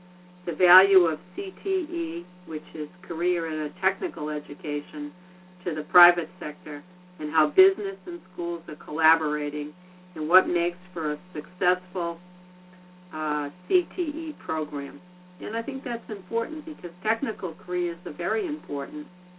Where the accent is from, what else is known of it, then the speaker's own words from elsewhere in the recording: Connecticut, United States; And we're from Connecticut.